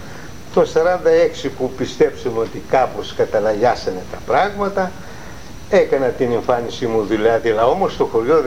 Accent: Greece; Εθνική δράση, σαν Έλληνας που ήμουν.

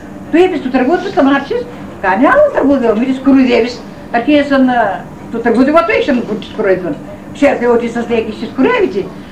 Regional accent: Ano Kamila, Greece; Από την Άνω Καμίδα, είμαι εδώ παντρεμένη.

